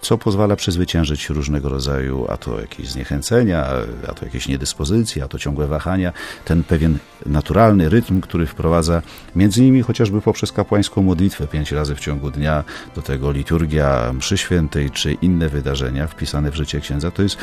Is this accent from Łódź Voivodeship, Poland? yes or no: no; Gdańsk, Pomeranian Voivodeship, Poland; Dla mnie zupełnie naturalne jest to, że z Gdańska pochodzę, w związku z tym temu miejscu bardzo wiele zawdzięczam.